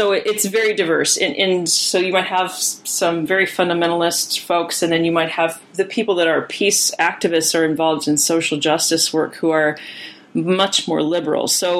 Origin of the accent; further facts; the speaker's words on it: Ohio, United States; Where I grew up in Ohio, it was fairly common to see them.